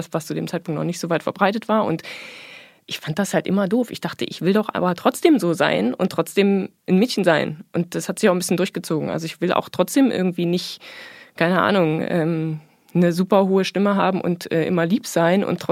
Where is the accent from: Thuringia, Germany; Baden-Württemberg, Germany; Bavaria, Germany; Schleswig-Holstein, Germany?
Thuringia, Germany; Erfurt; born there; ich bin geboren in der DDR, in Erfurt. Und meine Mutter auch.